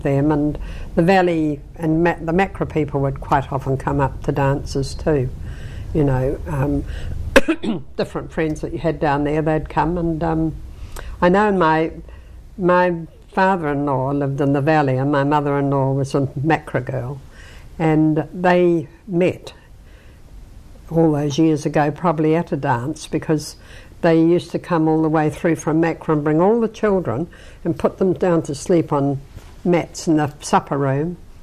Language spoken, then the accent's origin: English; Johnsonville, Wellington, New Zealand; I grew up in Johnsonville, went to Johnsonville School all my life, went into Wellington Girls College for 4 years